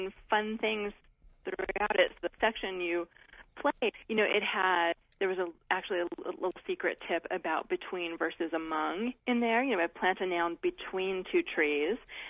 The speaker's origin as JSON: {"language": "English", "town": "Reno", "region": "Nevada", "country": "United States", "tie": "born or raised there", "said": "I wrote a song with … in my hometown, Reno."}